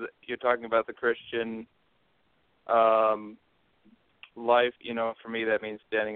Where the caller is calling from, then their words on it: Rochester, New York, United States; I'm calling from Rochester, New York.